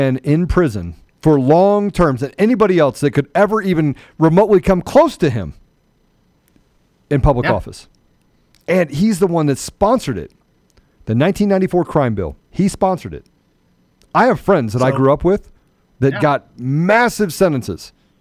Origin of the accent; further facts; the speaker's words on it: Washington, District of Columbia, United States; I mean, I grew up in the Washington, D.C. area.